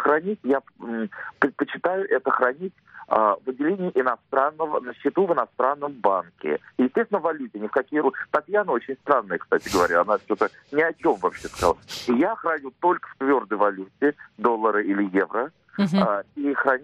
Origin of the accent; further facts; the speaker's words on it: Moscow, Russia; я из Москвы, мне 50 лет.